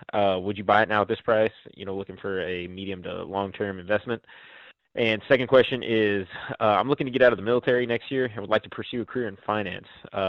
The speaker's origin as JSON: {"language": "English", "town": "Oceanside", "region": "California", "country": "United States", "said": "Good afternoon, gentlemen. … I'm from Oceanside."}